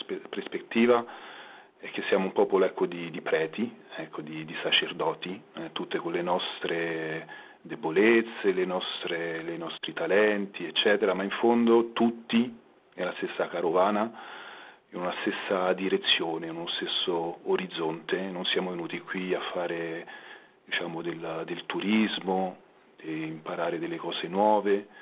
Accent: Rome, Lazio, Italy; io vengo da Roma e conosco molto male la mia città

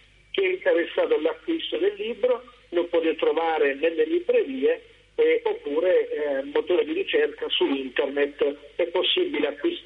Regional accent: Martano, Apulia, Italy; io sono stato cresciuto dalle Figlie della Carità, nel mio paese, un paese di 12.000 abitanti, Martano

